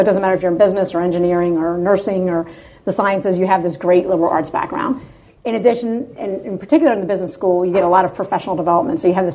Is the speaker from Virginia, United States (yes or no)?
no; Maryland, United States; I'm from Maryland originally, and so it's not that far away